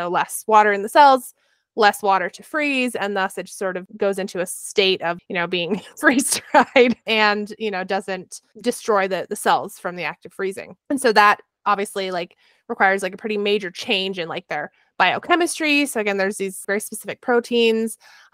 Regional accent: New England, United States; now in Colorado, United States; Amy and I grew up in New England before we moved to Colorado.

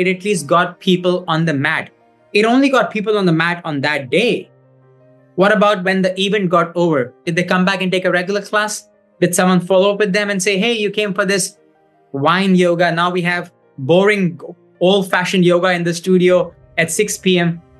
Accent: India; You know, I grew up in India.

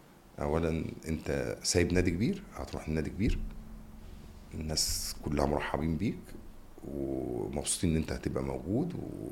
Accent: Egypt; ما فيش في الكوره اللي عندنا في مصر

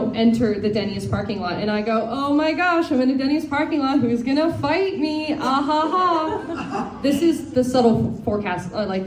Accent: Canada; we do have some Canadian candy for you, some rockets that will confuse the Americans, because we're Canadian.

